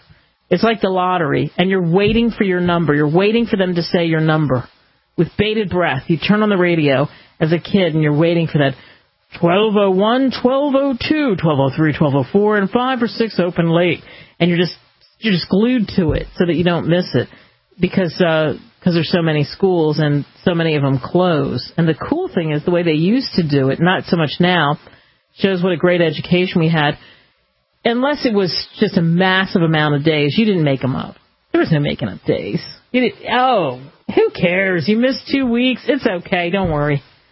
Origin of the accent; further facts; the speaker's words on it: Cherry Hill, New Jersey, United States; Probably in my hometown, they'll probably see that, too, in Cherry Hill and, you know, all the way up Philadelphia and Trenton.